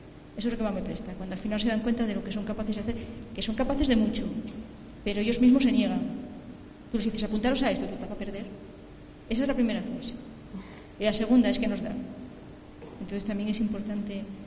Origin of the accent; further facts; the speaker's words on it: Oviedo, Asturias, Spain; Pero ya ahora mismo sé más de Sama que de Oviedo, yo soy de Oviedo.